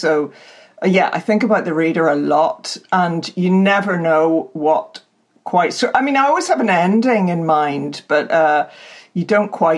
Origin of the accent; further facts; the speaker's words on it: Northern Ireland, United Kingdom; And that was my very original thought of what being Northern Irish is, nothing really, both, nothing in both. So it's a kind of paradox, really, what we are.